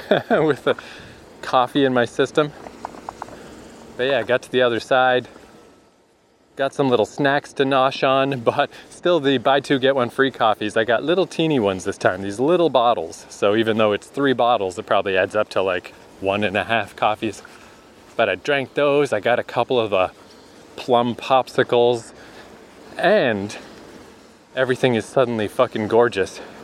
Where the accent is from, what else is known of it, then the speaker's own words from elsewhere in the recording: Eastern Canada, Canada; Maybe it's because I'm from Eastern Canada.